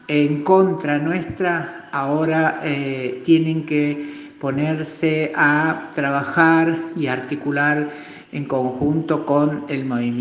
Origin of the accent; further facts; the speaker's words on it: Santiago del Estero, Argentina; de Santiago del Estero